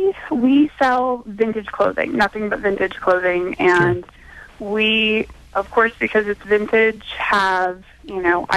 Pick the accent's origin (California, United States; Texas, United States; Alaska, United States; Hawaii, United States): California, United States; I grew up in Southern California with my grandparents, and they were 1950s aficionados